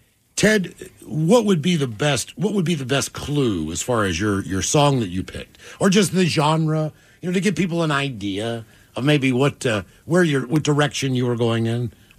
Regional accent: West Virginia, United States; As far as music goes, from my home state of West Virginia, I picked in my mind what I believe to be the greatest artist to ever come out of the state of West Virginia.

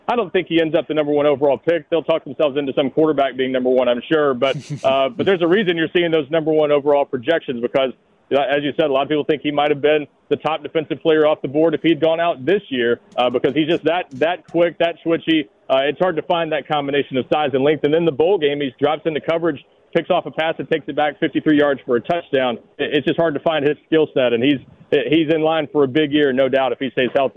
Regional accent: the South, United States; accent: Southern; I can't completely replicate it the way he says it, but it's that's the best way in my southern accent that I can do it.

